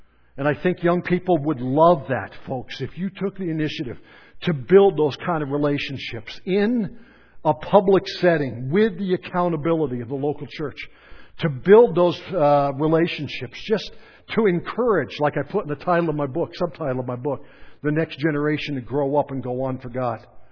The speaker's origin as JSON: {"language": "English", "town": "Montrose", "region": "Pennsylvania", "country": "United States", "tie": "born or raised there", "said": "I grew up actually in Montrose, Pennsylvania."}